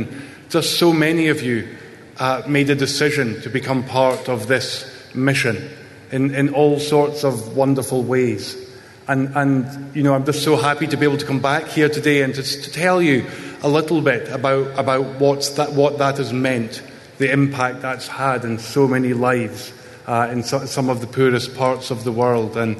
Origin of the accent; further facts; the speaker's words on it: Scotland, United Kingdom; So as you probably guessed by now, I'm from Scotland, from a village in the north of Scotland.